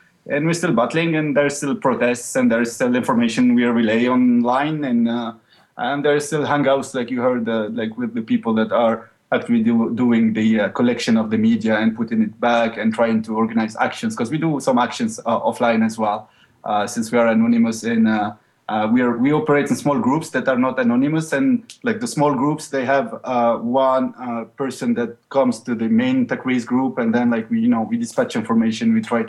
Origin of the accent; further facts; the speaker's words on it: Tunis, Tunis Governorate, Tunisia; Yeah, we're coming from Tunis.